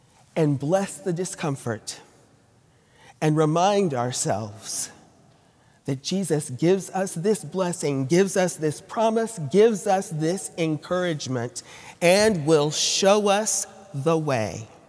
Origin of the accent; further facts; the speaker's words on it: Fort Worth, Texas, United States; They opened their school in Fort Worth, Texas, which happened to be my hometown.